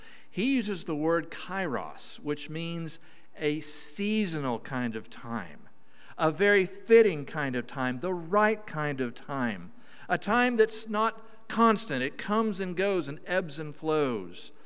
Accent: Oklahoma, United States; accent: southern drawl; I apologize for my accent because from Oklahoma we speak a very southern drawl where we tend to pull our vowels out.

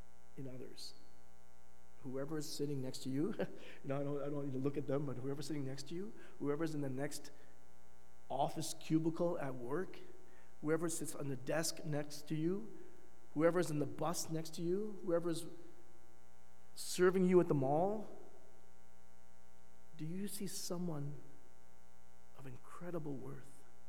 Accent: Brampton, Ontario, Canada; now in Toronto, Canada; Maybe it's because I'm in Toronto and that's maybe a colder city than Brampton. I don't know. I was raised in Brampton

